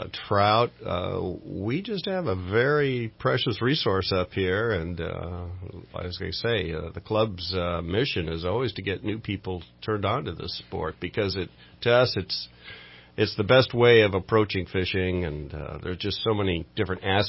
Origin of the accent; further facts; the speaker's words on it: California, United States; I grew up pretty much in the Bay Area, but I went to Humboldt State